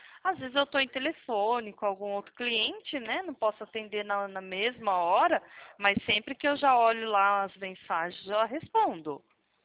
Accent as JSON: {"language": "Portuguese", "region": "São Paulo", "country": "Brazil", "said": "Eu sou de São Paulo"}